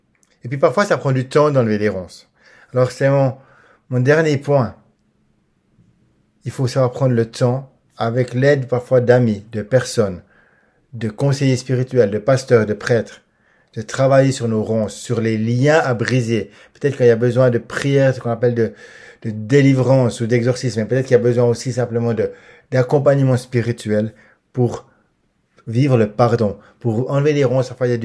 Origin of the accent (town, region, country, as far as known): Switzerland